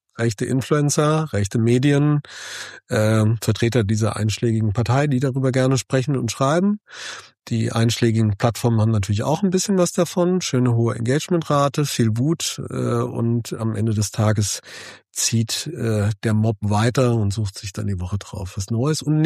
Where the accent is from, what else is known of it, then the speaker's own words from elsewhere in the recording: Wiesbaden, Hesse, Germany; Ich komme ja aus Wiesbaden oder aus der Wiesbadener Ecke.